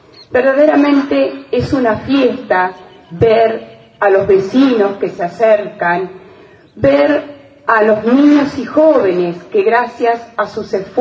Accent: Argentina; significa mirarnos y reconocernos como argentinos

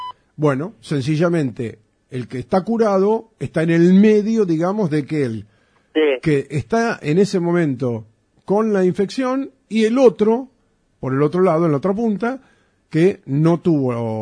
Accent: Argentina; porque somos contradictorios los argentinos

